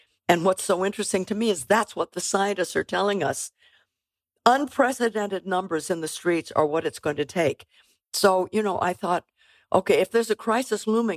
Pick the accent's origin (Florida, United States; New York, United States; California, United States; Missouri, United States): California, United States; Well, on a very personal level, I grew up in California. I was born in 1937.